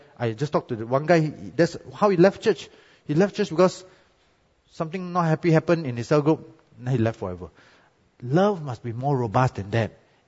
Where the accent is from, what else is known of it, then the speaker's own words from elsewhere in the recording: Malaysia; My salary is very low because I'm Malaysian, no CPF, no 13 month.